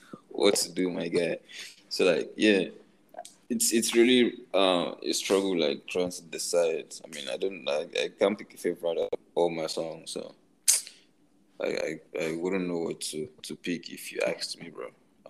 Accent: Lagos, Nigeria; my folks are both from Edo State, so like born and bred in Lagos

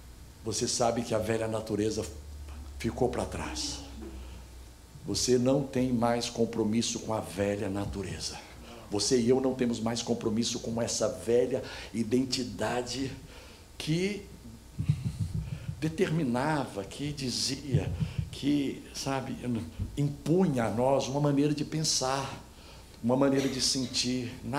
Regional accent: Goiás, Brazil; Você sabe que eu sou de Goiás, né, gente? E eu morava em Goiânia.

